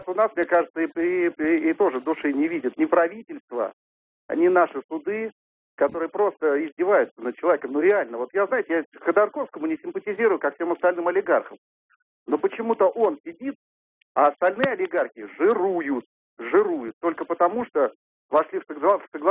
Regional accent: Moscow, Russia; я из Москвы.

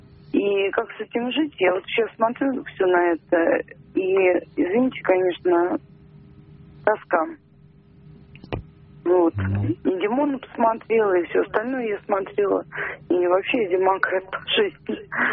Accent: Moscow, Russia; now in Zhavoronki, Russia; Ну, Москва, но сейчас в Жаворонке живу.

